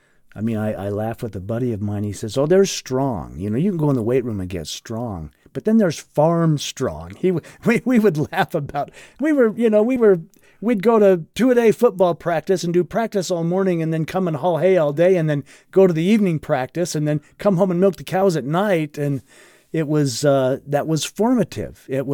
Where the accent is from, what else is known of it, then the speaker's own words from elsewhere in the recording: Charleston, Utah, United States; I grew up in Charleston, Utah, which nobody knows. It's a suburb of Midway. I laugh and say it's a suburb of Midway. Charleston is a little town outside of Heber City. When I grew up there, there was nothing but farms.